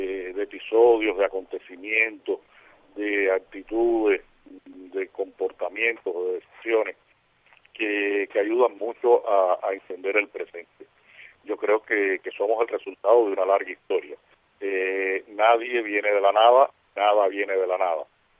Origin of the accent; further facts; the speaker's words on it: Cuba; moved away as an adult; now in Spain; que soy cubano, pero que empiezo a dejar de ser cubano, y la que tienen con mi madre cuando nos visita aquí a España